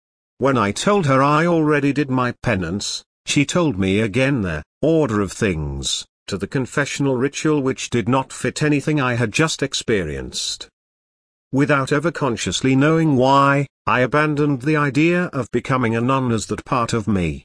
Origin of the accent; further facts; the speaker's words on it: Michigan, United States; and in my home state of Michigan, among other places.